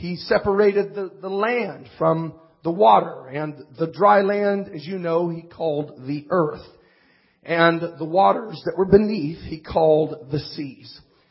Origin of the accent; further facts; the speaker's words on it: California, United States; Now, I'm from Southern California. We barely know what rain is.